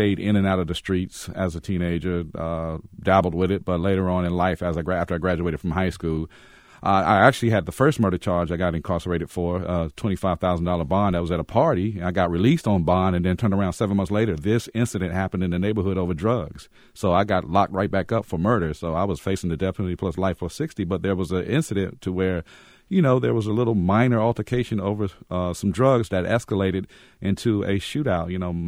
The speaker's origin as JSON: {"language": "English", "town": "Fayetteville", "country": "United States", "tie": "born or raised there", "said": "Well, growing up in Fayetteville, my father was an African-American Vietnam vet that was PTSD diagnosed but never treated for it when he came back from war."}